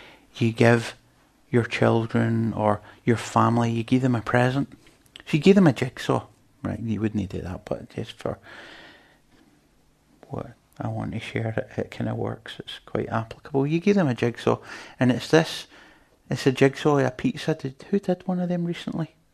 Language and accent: English; Scotland, United Kingdom; I mean, I come from Scotland and you get it about Scottish people.